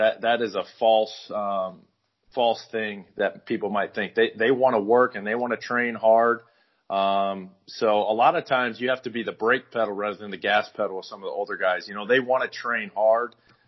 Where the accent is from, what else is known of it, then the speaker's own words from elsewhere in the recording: Iowa, United States; I grew up in Northwest Iowa and spent a lot of time on the lakes and stuff, being outdoors.